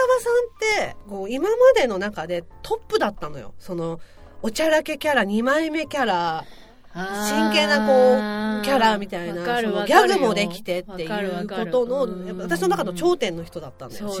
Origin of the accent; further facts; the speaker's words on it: Tokyo, Japan; born there; 生まれは東京都です。